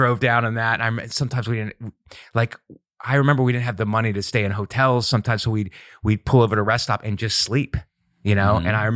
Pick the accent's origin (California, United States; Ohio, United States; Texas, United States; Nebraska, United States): Ohio, United States; also born or lived in Florida; you know, we're from Ohio and it's Florida. It's a Florida summer.